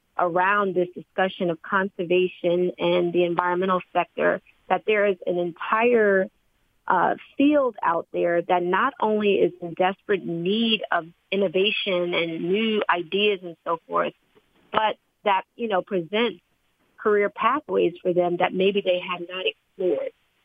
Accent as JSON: {"language": "English", "town": "Jersey City", "region": "New Jersey", "country": "United States", "tie": "born or raised there", "said": "I grew up in Jersey City, New Jersey, a very densely populated city in New Jersey, in fact."}